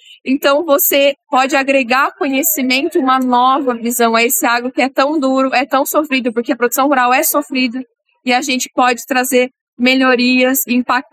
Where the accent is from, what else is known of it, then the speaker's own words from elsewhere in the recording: Charqueada, São Paulo, Brazil; eu sou de Charqueada, no interior de São Paulo, do lado de Piracicaba. Eu tenho 29 anos